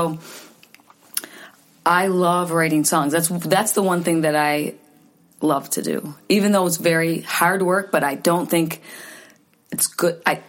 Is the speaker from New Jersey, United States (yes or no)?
no; Catskill, New York, United States; born there; Yeah. I was born in Catskill, New York.